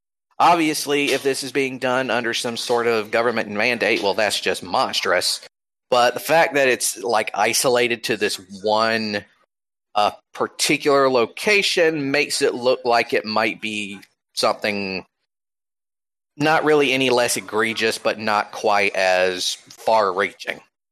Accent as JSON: {"language": "English", "region": "Georgia", "country": "United States", "said": "turns out that in an ICE facility right here in my home state of Georgia"}